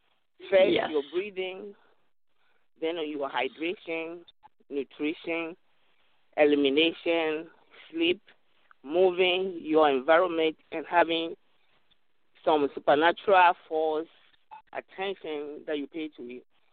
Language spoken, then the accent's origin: English; Ghana; moved away; I'm originally from Ghana, and I've been here for the past 30 years.